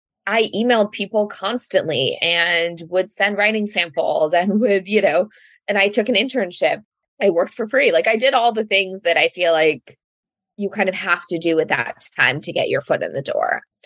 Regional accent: Palo Alto, California, United States; Yeah, I grew up in Palo Alto. My parents are Indian immigrants. They came over in 1975.

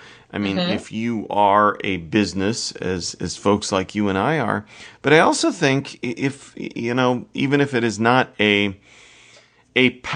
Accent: Iowa, United States; I saw Sean Johnson, who is an Olympic gymnast from Iowa, my home state.

